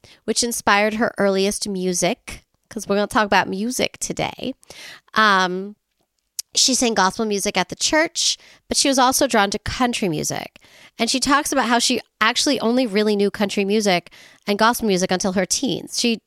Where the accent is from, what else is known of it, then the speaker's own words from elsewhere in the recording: Leesville, South Carolina, United States; From Leesville, South Carolina. I'm from the South.